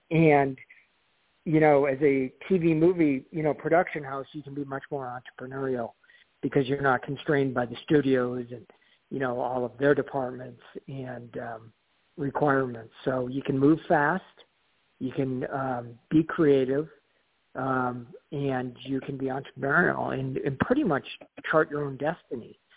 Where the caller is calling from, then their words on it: Colorado, United States; Calling from Colorado right now, but tomorrow it would be L.A., so I'm kind of hopscotching around these days.